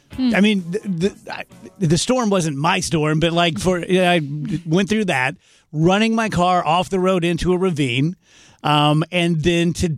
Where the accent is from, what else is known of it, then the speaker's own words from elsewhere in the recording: South Roxana, Illinois, United States; growing up in South Roxana, I don't feel like I deserve nice things.